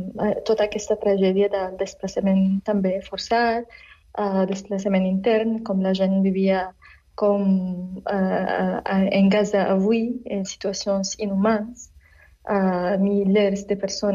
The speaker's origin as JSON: {"language": "Catalan", "town": "Damascus", "region": "Damascus Governorate", "country": "Syria", "tie": "born or raised there", "also_born_or_lived": "Homs", "second_language": "Catalan", "moved": "as an adult", "said": "Soc d'Homs, però he marxat, he viscut tota la meva vida a Damasc."}